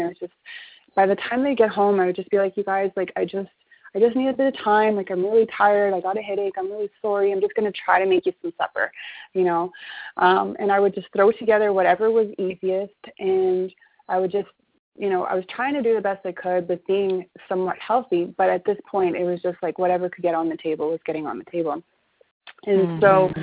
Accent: Calgary, Alberta, Canada; I'm from Calgary, Alberta, Canada. So that's about an hour and a half away from Banff, Alberta.

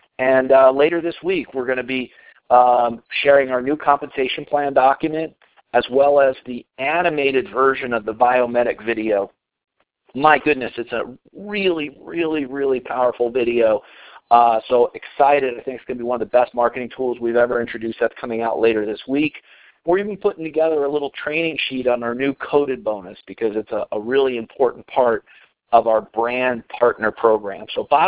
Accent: Colorado, United States; and then back here in my home state of Colorado on October 7th.

